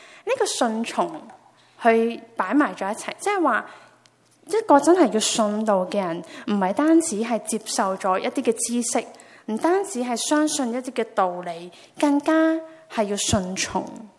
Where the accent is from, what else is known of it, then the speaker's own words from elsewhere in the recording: Hong Kong; 尤其是我们华人或者我们香港人，自小被灌输一样东西